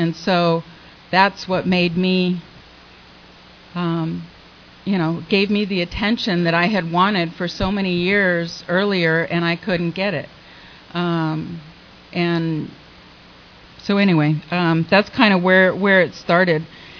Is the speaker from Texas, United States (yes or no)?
no; Solana Beach, California, United States; I grew up in Solana Beach, Del Mar area, wealthy area.